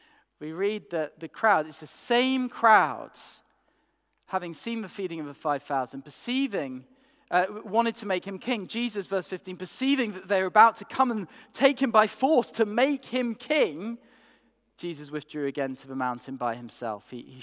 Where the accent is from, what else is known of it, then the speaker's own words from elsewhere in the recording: Yorkshire and the Humber, United Kingdom; Now, I'm a Yorkshireman